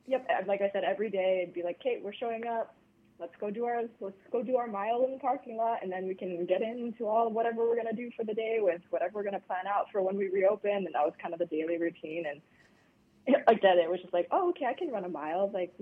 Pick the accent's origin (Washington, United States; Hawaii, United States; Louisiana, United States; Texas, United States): Hawaii, United States; because the second anyone there knew that I was from Hawaii, they're like, oh my gosh, like, that is amazing.